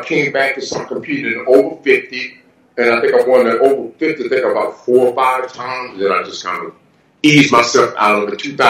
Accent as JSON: {"language": "English", "region": "the South", "country": "United States", "tie": "born or raised there", "said": "They were all amazing because, you know, I grew up in the South, in the swamps as a kid."}